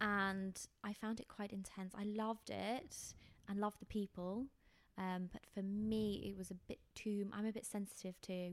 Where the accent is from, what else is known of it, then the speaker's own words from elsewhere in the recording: Yorkshire and the Humber, United Kingdom; born there; accent: Yorkshire; also born or lived in Lake District / North Wales; And I originally was born in North Yorkshire, so I moved around a bit as a kid. And I used to have a Yorkshire accent, so I don't really know what's happened to that.